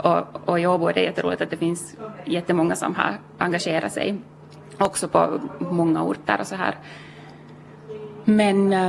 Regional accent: Finland; som finländare så har man ändå, man kan rösta

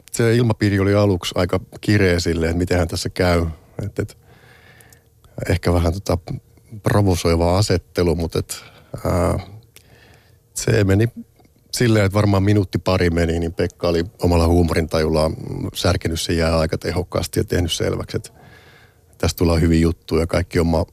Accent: Naantali, Southwest Finland, Finland; vietin lapsuuteni Naantalissa. Naantali oli, on pieni kaupunki.

